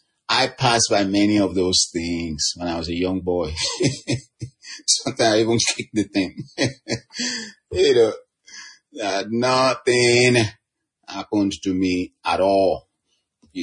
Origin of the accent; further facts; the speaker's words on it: Nigeria; Like when I was growing up, my home country, Nigeria, you know, people were under bondage, the fear of these things.